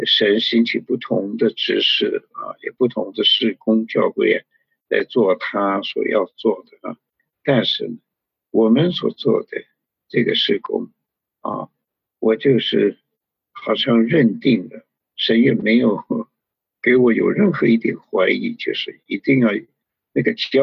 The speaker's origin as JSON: {"language": "Chinese", "country": "China", "said": "我们中国人说啊，祸从口出啊"}